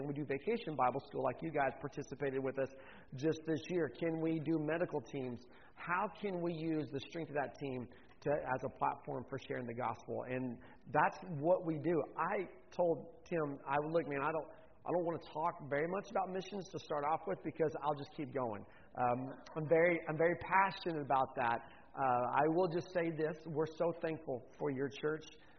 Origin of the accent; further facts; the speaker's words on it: Oklahoma City, Oklahoma, United States; now in Panama; We live in the Republic of Panama. I'm from Oklahoma, from west of here, Oklahoma City area.